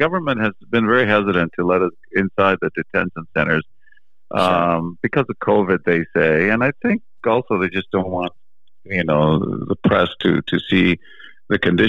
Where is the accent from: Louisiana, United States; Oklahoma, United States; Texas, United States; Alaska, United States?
Texas, United States; San Antonio; also born or lived in New York; now in Dallas, United States; Right now I'm in Dallas, getting ready to go to the border and do a story, the immigration story there. You know, originally born and raised in San Antonio, and then lived between Dallas and New York